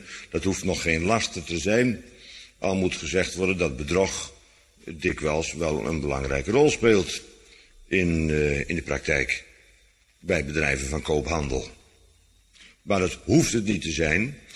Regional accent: Netherlands; waardoor wij als Nederlanders de mogelijkheid hebben om goederen te transporteren. Zo is het alleen, want we zijn een zeevarende natie.

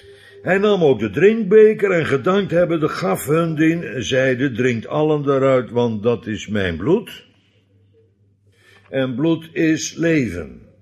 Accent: Netherlands; normale mensen, dat zijn wij Nederlanders niet, ik wil het graag zo houden trouwens ook nog

